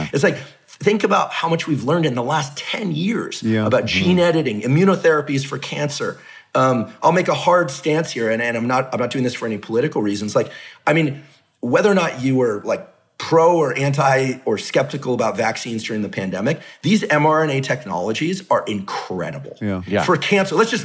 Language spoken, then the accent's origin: English; California, United States; And I grew up in the South Bay Area at a time before the personal computer, et cetera.